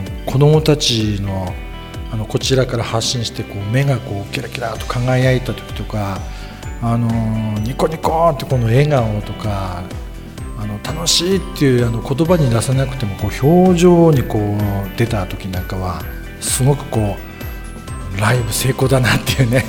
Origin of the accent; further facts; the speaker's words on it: Yokote, Akita, Japan; はい、出身は横手市です。